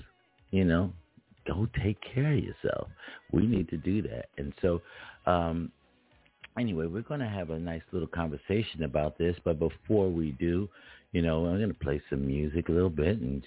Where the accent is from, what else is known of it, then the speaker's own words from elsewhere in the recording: Philadelphia, Pennsylvania, United States; But before we do, since I'm from Philly, we're going to hear a little bit of … on Solar Records Radio.